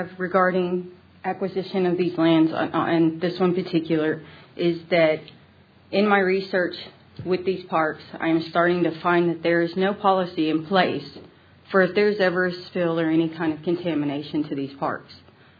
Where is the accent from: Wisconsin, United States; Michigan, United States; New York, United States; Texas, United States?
Texas, United States; I was born and raised in Texas. I've never lived anywhere but in Texas.